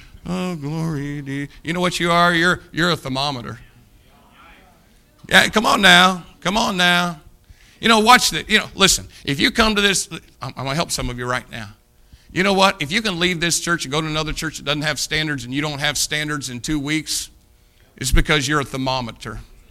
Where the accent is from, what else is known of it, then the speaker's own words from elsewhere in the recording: Indiana, United States; And we're from Indiana